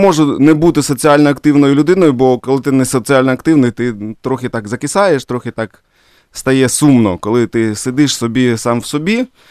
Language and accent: Ukrainian; Shchastia, Luhansk Oblast, Ukraine; born there; бо я народився в місті Щастя Луганської області.